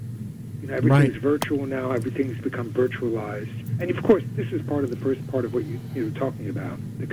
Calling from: Nassau County, New York, United States; I'm calling from Nassau County on Long Island.

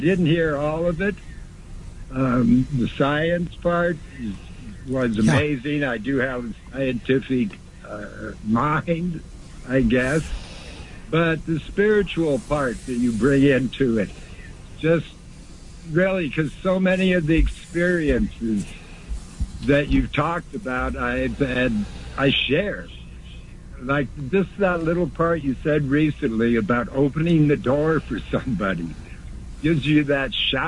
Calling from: Costa Rica; I'm calling from Central America, Costa Rica.

